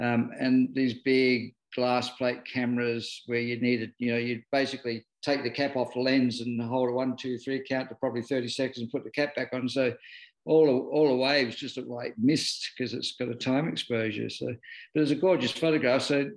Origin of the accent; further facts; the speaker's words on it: Adelaide, South Australia, Australia; I grew up in South Australia in the calmer waters of St. Vincent Gulf, so in the suburbs of Adelaide called Brighton.